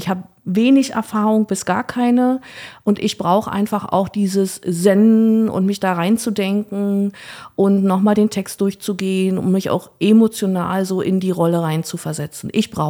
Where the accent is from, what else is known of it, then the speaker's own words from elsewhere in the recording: Potsdam, Brandenburg, Germany; habe hier in Potsdam in meiner Heimatstadt was gesucht